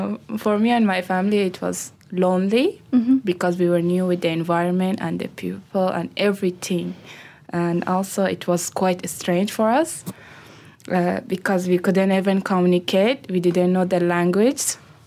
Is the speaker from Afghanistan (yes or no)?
yes; Afghanistan; English is a second language; now in Malaysia; I'm from Afghanistan. I have been in Malaysia since 2017.